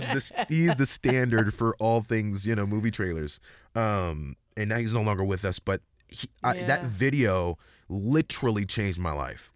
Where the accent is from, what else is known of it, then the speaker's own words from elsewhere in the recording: Dallas, Texas, United States; No, I'm from Dallas, Texas. That's kind of where I'm from.